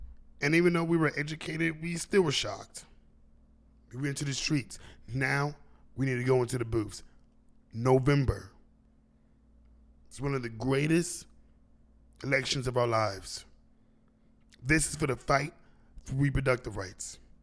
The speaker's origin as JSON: {"language": "English", "town": "San Antonio", "region": "Texas", "country": "United States", "said": "I'm from San Antonio, Texas"}